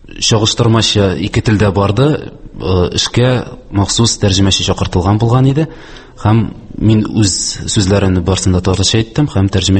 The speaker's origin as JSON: {"language": "Tatar", "town": "Yarshaly", "region": "Tatarstan", "country": "Russia", "tie": "born or raised there", "said": "Һәм үзем Яршалыда туып үстем, һәм әлегә вакытка монда яшәйм."}